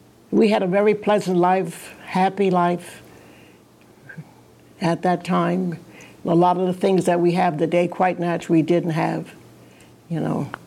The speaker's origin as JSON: {"language": "English", "town": "Mount Vernon", "region": "New York", "country": "United States", "tie": "born or raised there", "said": "I was born in Mount Vernon, New York. I spent in New York. That was out in the country, not in the city."}